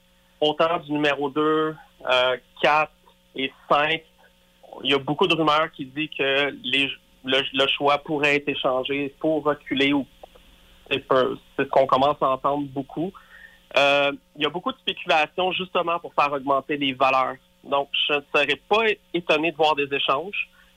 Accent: Repentigny, Quebec, Canada; Moi, je suis de Repentigny.

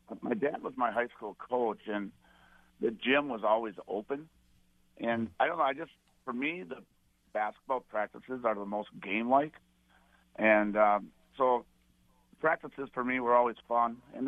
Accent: Bird Island, Minnesota, United States; if you were a kid growing up, a boy growing up in Bird Island, Lake Lillian, I mean, you just played football.

